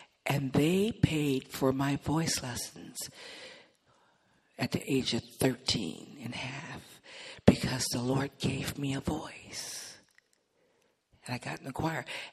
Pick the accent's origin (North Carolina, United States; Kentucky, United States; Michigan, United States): Michigan, United States; We were in church, my old church that I grew up in Michigan.